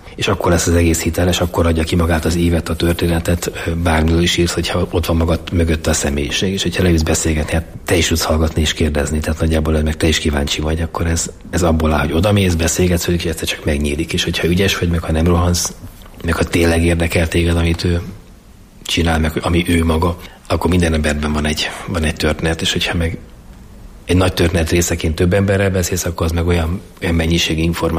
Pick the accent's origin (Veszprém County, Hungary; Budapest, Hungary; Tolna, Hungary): Budapest, Hungary; born or raised there